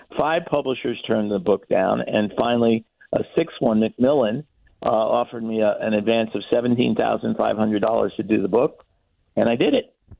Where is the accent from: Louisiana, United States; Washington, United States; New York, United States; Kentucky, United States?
New York, United States; New York City; I grew up in New York City. I went to Columbia games as a kid.